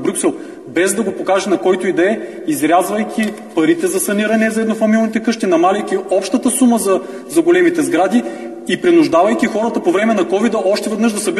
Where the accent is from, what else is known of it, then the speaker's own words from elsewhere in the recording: Burgas, Burgas Province, Bulgaria; защото съм бургазлия.